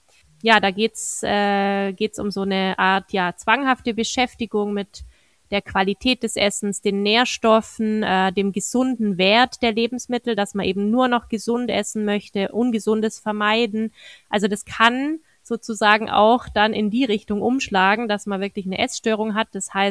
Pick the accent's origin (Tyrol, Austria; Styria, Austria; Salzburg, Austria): Tyrol, Austria; als Tirolerin